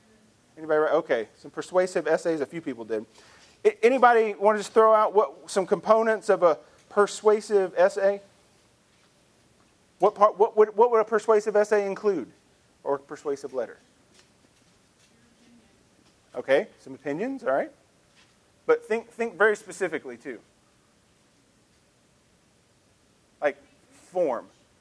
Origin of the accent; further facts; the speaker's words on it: Memphis, Tennessee, United States; also born or lived in Texas; I grew up in Texas. I grew up in Memphis. We lived for 7 years in Texas when I was in middle school.